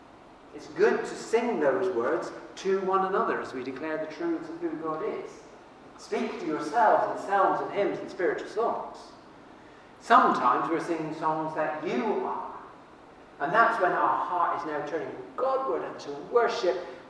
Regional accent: Swindon, South West England, United Kingdom; So when I was growing up in Swindon, I remember hearing a story

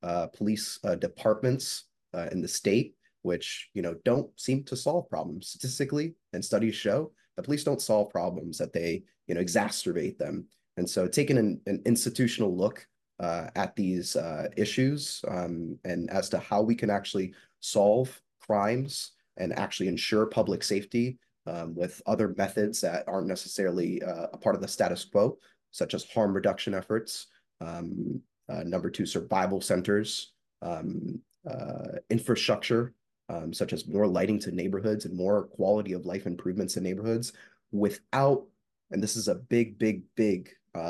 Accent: Holyoke, Massachusetts, United States; first language Spanish; English is a second language; also born or lived in Kissimmee / Puerto Rico; I was raised in Holyoke. I was born in Kissimmee, raised partially in Puerto Rico. So my native language is Spanish.

